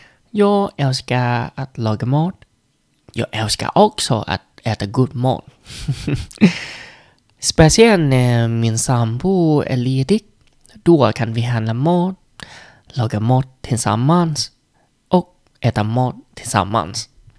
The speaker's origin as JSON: {"language": "Swedish", "country": "Vietnam", "second_language": "Swedish", "lives_now": "Sweden", "said": "En stor skillnad mellan att handla mat i Sverige och att handla mat i mitt hemland. I Vietnam brukar vi handla varje dag som räcker till en dag."}